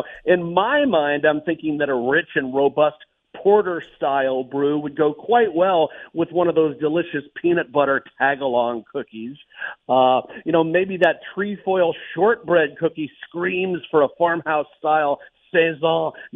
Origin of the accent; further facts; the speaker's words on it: Washington, District of Columbia, United States; And so even though I was born and raised myself in Washington, D.C., and have long been a Washington football team fan, I've always had an affinity for the Buffalo Bills.